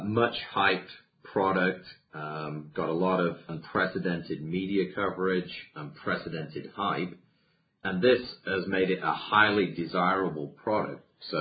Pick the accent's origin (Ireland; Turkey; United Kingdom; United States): United Kingdom; Okay. Well, we're British are experts at queuing, yeah?